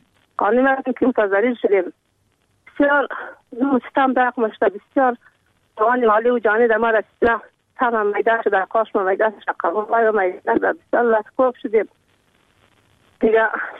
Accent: Afghanistan; ما هم یک زنی افغانم، ما هم از افغانستان، ما هم افغانم، ما هم افغانم.

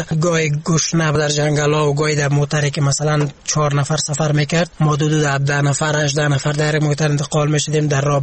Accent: Afghanistan; بهتر همیست دوباره پس به وطنم بگردم

